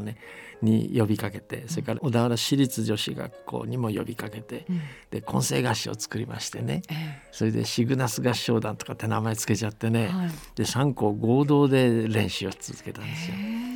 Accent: Beijing, China; 僕たち子供時代北京で過ごしたんですが、北京の教会、日本人の教会の日曜学校へ連れて行かれて

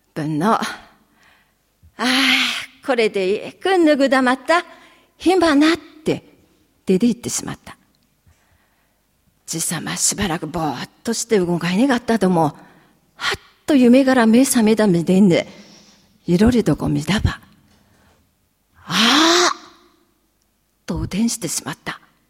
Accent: Akita, Japan; 秋田生まれの秋田育ち、秋田で死んでいきます。

